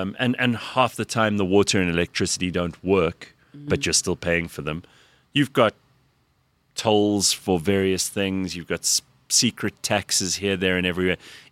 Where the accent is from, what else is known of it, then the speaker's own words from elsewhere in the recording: South Africa; we're meant to get excited as South African citizens